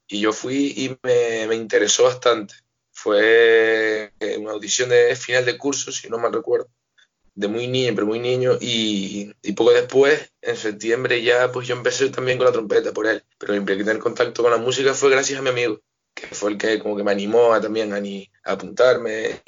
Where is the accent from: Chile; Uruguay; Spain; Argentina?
Spain; La Palma, Canary Islands; yo soy de La Palma, y en La Palma nunca ha habido fagot